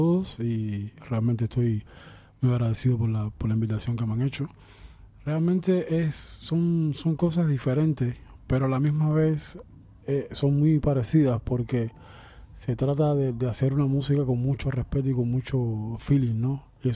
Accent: Cuba; Y soy cubano y siempre de una manera u otra voy a mantener la cubanía

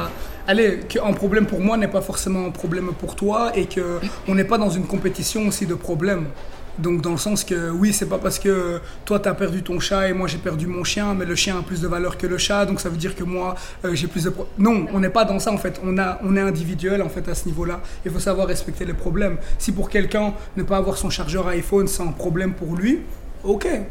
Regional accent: Liège, Wallonia, Belgium; je suis 100% ivoirien, 100% belge. Parce que même si je suis né en Belgique, j'ai grandi à Liège, j'ai fait toute ma vie, en fait, en Belgique

